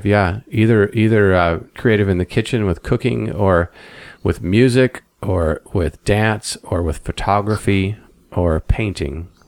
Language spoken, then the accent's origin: English; Santa Barbara, California, United States; also born or lived in Ojai / Ventura; Yeah, I was born in Ojai. And I grew up most of my life here in Santa Barbara. I lived a few short years in Ventura, and when I was about four, I moved here.